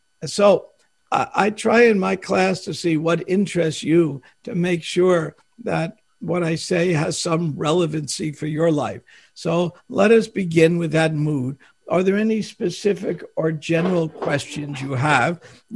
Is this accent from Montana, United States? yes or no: no; New Jersey, United States; I am from New Jersey, and those of us from New Jersey always confess that even for us, English is a second language.